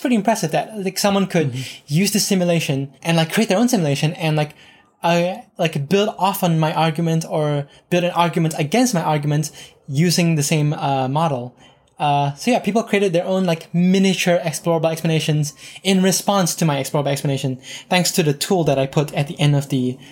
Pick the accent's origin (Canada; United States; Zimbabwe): Canada; Justin Trudeau of Canada, where I'm originally from Canada